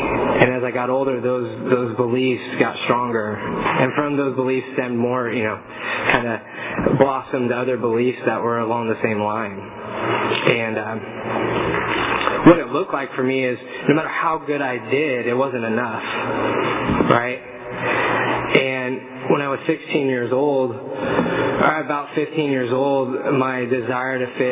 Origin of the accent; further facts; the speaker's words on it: Fresno, California, United States; As I said, I grew up in Fresno, and, you know, growing up there